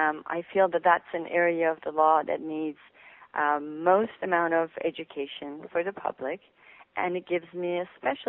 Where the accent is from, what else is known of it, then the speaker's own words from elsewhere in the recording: Iran; moved away as an adult; My background, I was born and raised in Iran into a family that had my father from Russia. He was a migrant from Russia. And my mother was born in Iran. So the two of them met. We lived in Iran for the first 18 years of my life.